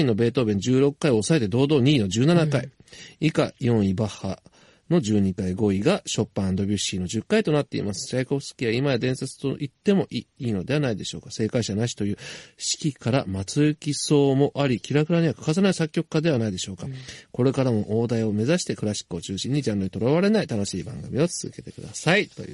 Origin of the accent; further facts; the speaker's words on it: Funabashi, Chiba, Japan; 千葉県船橋から参りました